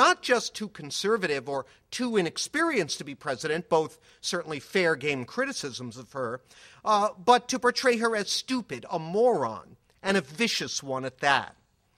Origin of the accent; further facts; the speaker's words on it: Massachusetts, United States; culture of Massachusetts, there really isn't any delight even implied in any portion of it. I love my home state.